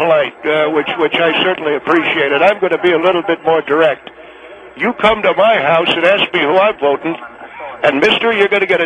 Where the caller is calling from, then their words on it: Alhambra, California, United States; I'm in Alhambra, California, sir.